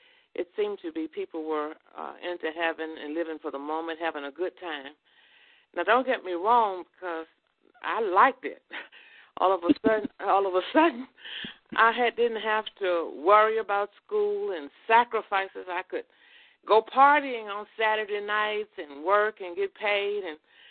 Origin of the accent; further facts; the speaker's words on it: Natchez, Mississippi, United States; I grew up in Natchez, Mississippi, and I grew up during a time when Natchez was segregated.